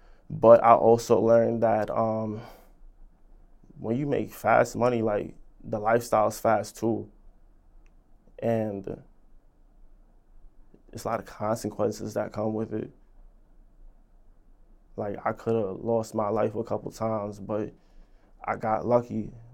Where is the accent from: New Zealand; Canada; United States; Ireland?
United States; New York; because what I've seen growing up in East Flatbush, like, I've seen people that I've grew up